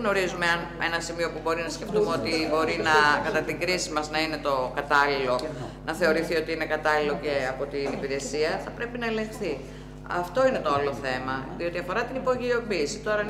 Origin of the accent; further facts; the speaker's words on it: Germany; Επειδή μεγάλωσα στη Γερμανία